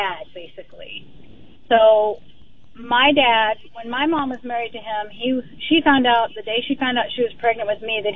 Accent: El Paso, Texas, United States; born there; I was born in El Paso.

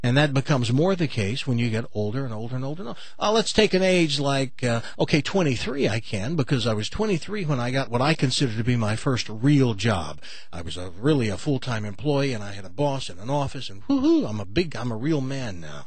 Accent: the South, United States; Because I grew up in the South, and people pick cotton, especially black people.

